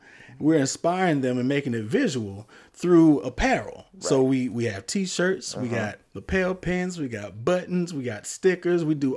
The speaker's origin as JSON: {"language": "English", "town": "Atlanta", "region": "Georgia", "country": "United States", "tie": "born or raised there", "said": "I am the father of Justin. And I am born and raised in East Atlanta, Georgia. Currently we reside in Metro Atlanta."}